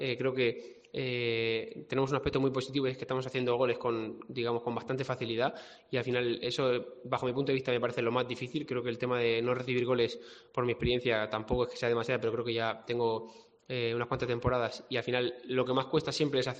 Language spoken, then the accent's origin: Spanish; Murcia, Region of Murcia, Spain; moved away; aunque sea de Murcia, yo ha sido el club de mi vida porque salí muy joven de Murcia